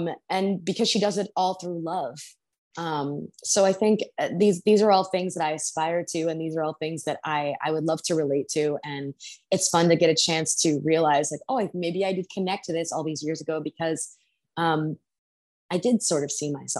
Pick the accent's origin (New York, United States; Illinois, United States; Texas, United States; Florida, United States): New York, United States; And we would go see Broadway shows because I grew up in New York.